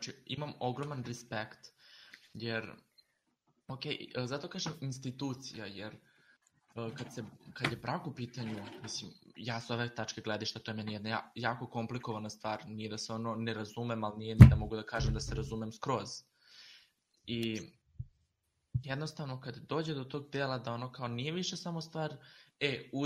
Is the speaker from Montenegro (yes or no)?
no; Zrenjanin, Vojvodina, Serbia; ja nisam iz malog mesta, ono kao, ja sam poreklom iz Renjanina